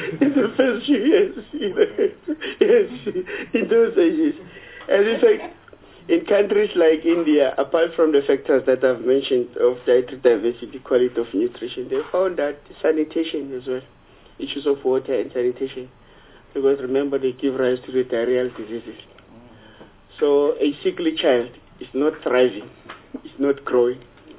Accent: South Africa; I'm South African.

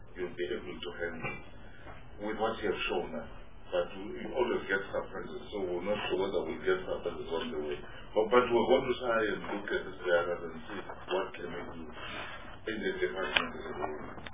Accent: South Africa; Not if you on the basis that this one is not South African, I'm South African.

